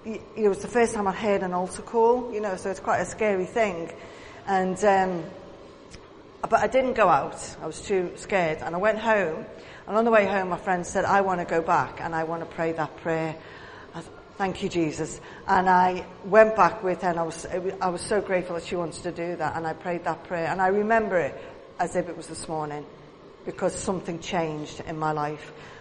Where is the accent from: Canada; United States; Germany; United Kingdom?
United Kingdom; Liverpool, North West England; accent: Scouse; very different from people who've been adopted Scousers. And you know, not only can people tell by my accent